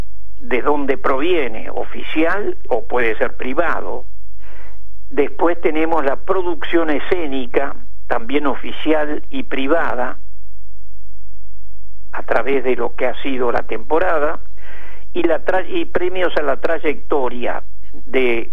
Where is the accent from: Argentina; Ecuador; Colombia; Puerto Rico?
Argentina; Buenos Aires; pero la mayoría somos de acá, de Capital Federal